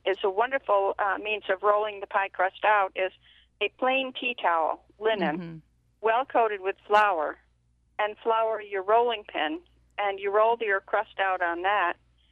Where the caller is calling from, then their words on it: North Hero, Vermont, United States; North Hero, Vermont.